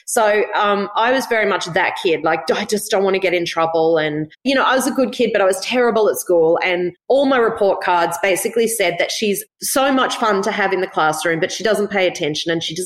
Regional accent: Gold Coast, Queensland, Australia; We grew up on the Gold Coast.

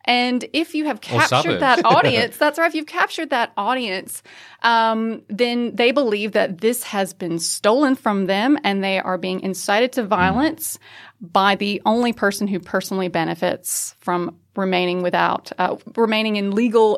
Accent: North Carolina, United States; I don't say that just because I am from North Carolina.

